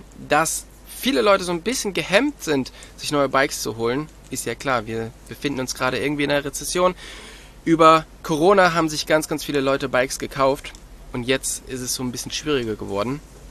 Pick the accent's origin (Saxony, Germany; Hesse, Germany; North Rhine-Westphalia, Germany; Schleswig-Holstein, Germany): North Rhine-Westphalia, Germany; Ich komme ja auch da aus der Nähe von Köln und bin dann nach Oberfranken gezogen.